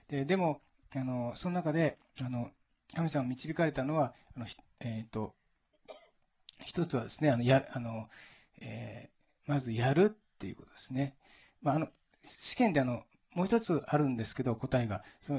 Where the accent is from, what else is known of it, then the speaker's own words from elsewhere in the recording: Nagano, Japan; 私の田舎は信州なんですけど、水がきれいでですね、